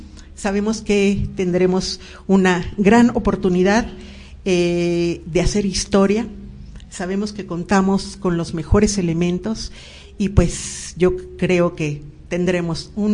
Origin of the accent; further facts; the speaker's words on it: Chihuahua, Mexico; born there; Yo soy sobrecargo jubilada de Mexicana de Aviación, así en Chihuahua, en el año, no voy a decir el año, pero nací por allá. En estas tierras norteñas me vine a trabajar a Mexicana de Aviación. Me jubilé en el 2007